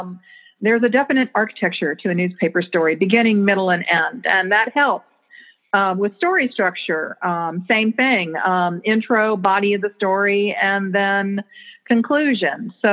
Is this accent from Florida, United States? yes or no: yes; St. Petersburg, Florida, United States; I grew up in St. Pete, Florida.